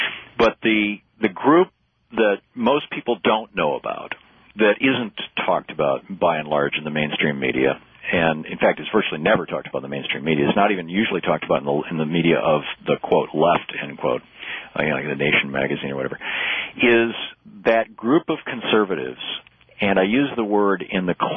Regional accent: Lansing, Michigan, United States; Detroit, my oldest daughter was born in Detroit. I grew up in Lansing. I mean, that's my old stomping ground.

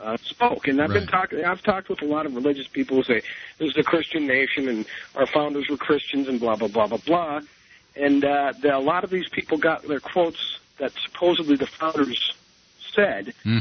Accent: Minnesota, United States; because I'm from Minnesota, and that's the mini Bible Belt up there, let me tell you.

